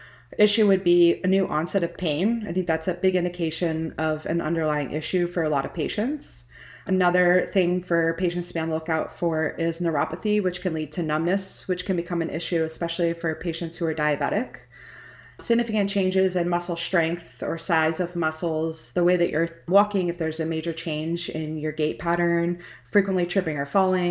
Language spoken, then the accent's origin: English; Satellite Beach, Florida, United States; As a native born and raised in Satellite Beach, a street from the beach, I myself am a flip-flop girl.